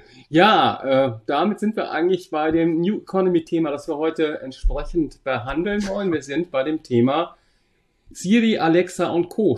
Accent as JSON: {"language": "German", "region": "Hesse", "country": "Germany", "accent": "Hessian", "said": "Das mag an meinem hessischen Dialekt liegen"}